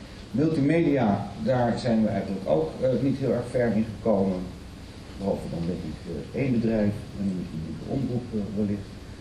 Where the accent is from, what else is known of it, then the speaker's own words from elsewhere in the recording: Netherlands; Want bij mijn idee zijn we als Nederlanders toch ook vrij ingenomen met onszelf.